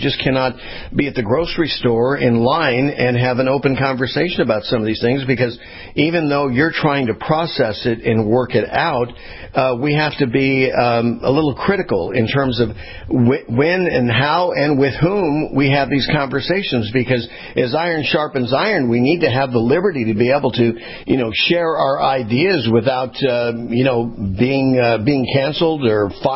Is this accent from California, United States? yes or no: yes; California, United States; You know, where are you from? From California.